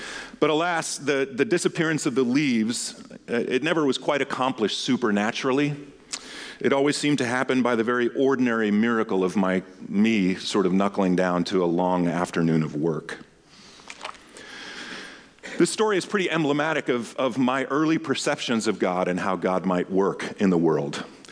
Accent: Massachusetts, United States; I'm headed back to D.C., but where I grew up was just outside of Boston in New England.

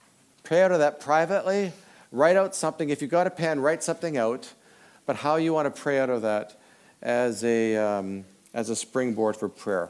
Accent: Winnipeg, Manitoba, Canada; I grew up in Winnipeg

